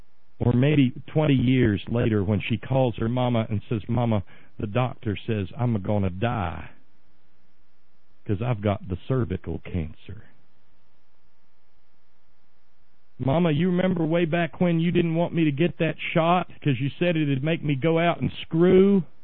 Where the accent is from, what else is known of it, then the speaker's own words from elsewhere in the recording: West Virginia, United States; Conservatives in my home state of West Virginia are allowed to opt out